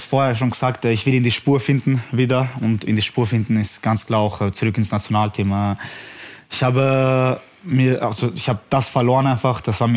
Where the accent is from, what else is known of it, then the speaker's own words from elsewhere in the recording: Bosnia & Herzegovina; was sehr Großes für Bosnien, für mein Heimatland